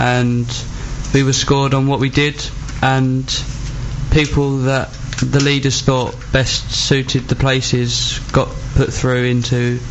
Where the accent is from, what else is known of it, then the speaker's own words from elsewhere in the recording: Basildon, East of England, United Kingdom; So I'm from Basildon.